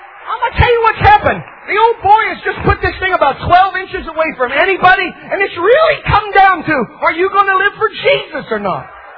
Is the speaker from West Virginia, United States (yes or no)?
yes; West Virginia, United States; I'm a kid from West Virginia, from a little coal mine town.